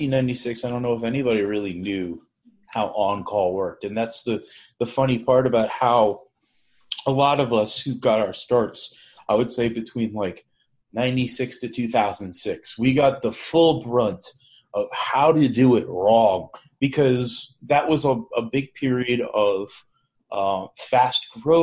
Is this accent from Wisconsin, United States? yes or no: no; Staten Island, New York, United States; I get tongue-tied. I'm from Staten Island.